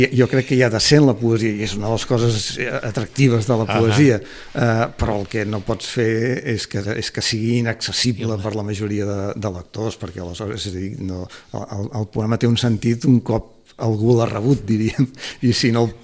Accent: Barcelona, Catalonia, Spain; Jo com a barceloní, gairebé tota la vida, quan sortíem fora de Barcelona, anàvem cap al nord.

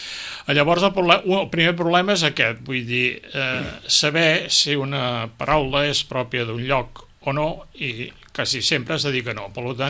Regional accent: Barcelona, Catalonia, Spain; Clar, jo sóc de Barcelona, vaig caure en aquest poble i vaig començar a notar coses rares

